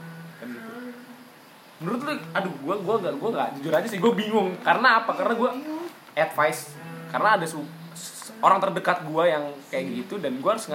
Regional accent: North Sumatra, Indonesia; Ya, gue orang Batak kan gitu. Gue orang Batak. Gimana Batak biasanya mau sama Batak, tapi bokap gue kan sama Jawa. Nyokap gue Jawa.

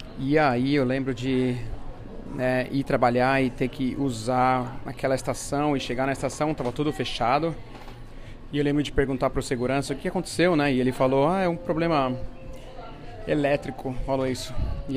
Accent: Brazil; moved away as an adult; also born or lived in England; porque eu saí do Brasil, eu tinha 23 anos, e fui para Inglaterra. Eu estava trabalhando no banco, juntei meu dinheirinho, né, para ir para lá. Não vim de uma família rica, uma família de classe média, assim.

